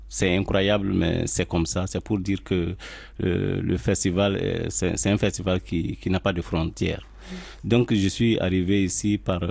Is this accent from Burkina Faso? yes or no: yes; Burkina Faso; comme j'organise aussi un festival de contes et de musique chez moi au Burkina Faso